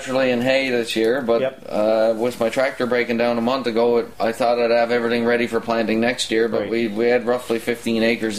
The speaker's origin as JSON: {"language": "English", "town": "Parsons Pond", "region": "Newfoundland and Labrador", "country": "Canada", "said": "I'm from Parsons Pond originally. I grew up in a fishing community"}